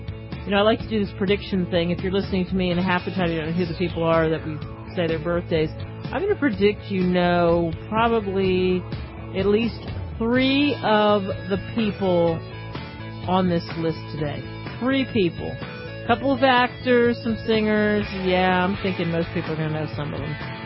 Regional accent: Philadelphia, Pennsylvania, United States; also born or lived in New York; Like, as a kid growing up in New York and then in Philadelphia, the chocolate that my family always talked about was a place called Aunt Charlotte's.

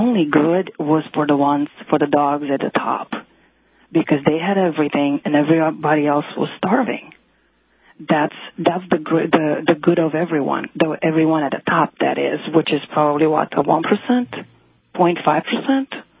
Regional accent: Romania; now in Arizona, United States

